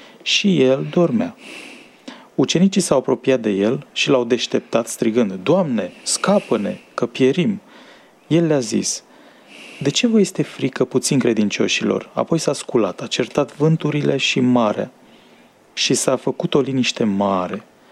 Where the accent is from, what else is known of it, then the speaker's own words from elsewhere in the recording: Băricoi, Prahova, Romania; Din Băricoi, Prahova.